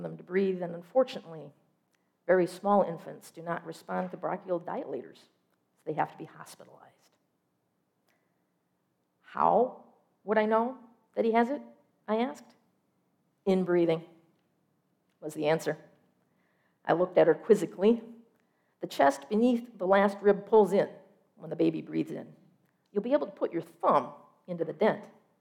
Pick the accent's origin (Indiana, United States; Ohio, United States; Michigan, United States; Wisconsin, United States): Michigan, United States; I moved from California back to the town where Steve and I grew up here in Michigan.